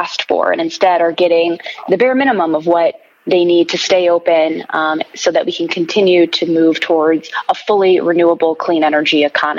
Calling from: Chicago, Illinois, United States; I'm calling from Chicago, where it's hotter than most days outside right now.

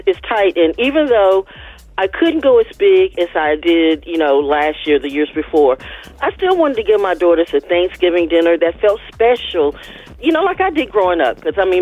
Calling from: Reynoldstown, Georgia, United States; from Reynoldstown.

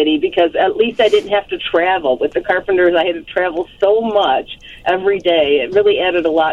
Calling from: Aurora, Illinois, United States; I'm calling from Aurora, Illinois.

